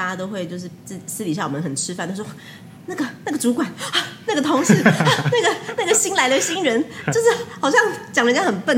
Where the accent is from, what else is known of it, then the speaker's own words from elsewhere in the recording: Taiwan; 可见我们台湾人就是真的会害怕啦。